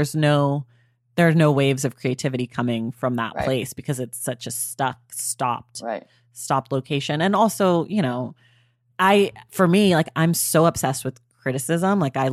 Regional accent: Oakland, California, United States; Oh, right. I forgot to tell you, I'm from Oakland.

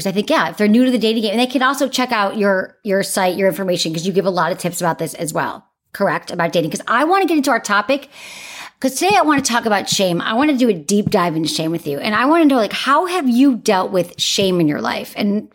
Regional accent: Michigan, United States; I'm from Michigan, so I get the, like, upbringing, small town.

